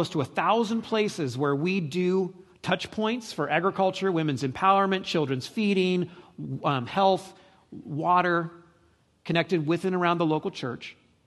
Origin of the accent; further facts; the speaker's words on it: Northwest, United States; And so I grew up in the Northwest, and when you move to some places where aren't the Northwest, you just go, really?